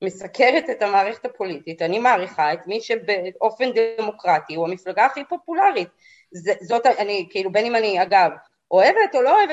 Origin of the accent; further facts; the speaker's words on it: Jerusalem, Jerusalem District, Israel; אני גדלתי בבית הליברלי השמאלני שלי בירושלים.